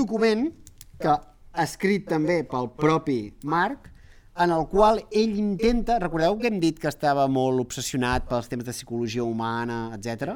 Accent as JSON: {"language": "Catalan", "region": "Catalonia", "country": "Spain", "said": "jo dic gomet vermell perquè sóc català"}